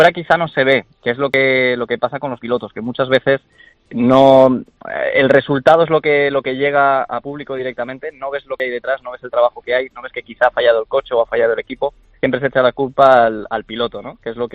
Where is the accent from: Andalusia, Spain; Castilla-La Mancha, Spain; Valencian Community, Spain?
Valencian Community, Spain; Valencia; born there; yo soy nacido en Valencia, ¿sí?, de aquí de la tierra